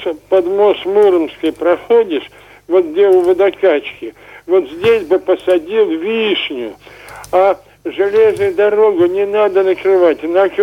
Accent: Russia; Я вырос на Клязьме, и вы знаете, Клязьма была и в Собинке, там выше...

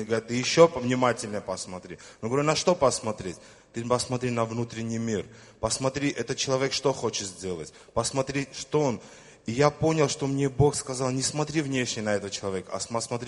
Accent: Armenia; Ну, я армянин, для меня как-то, вот знаете, как армяне, гордый народ такой.

